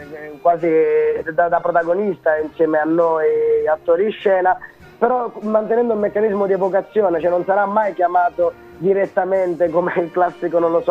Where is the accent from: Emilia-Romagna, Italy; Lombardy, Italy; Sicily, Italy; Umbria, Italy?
Sicily, Italy; sono siciliano